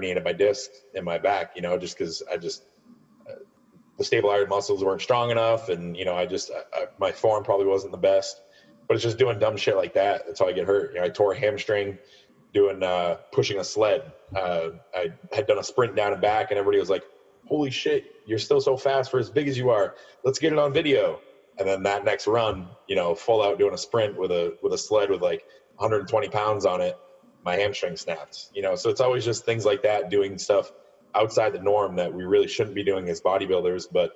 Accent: New Hampshire, United States; New Hampshire.

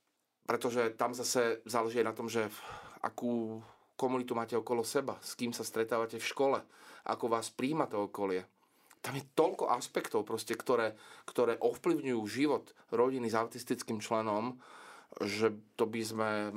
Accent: Trnava Region, Slovakia; Bol som vychovaný v kresťanskej rodine, pochádzam z malej dediny pri Trnave.

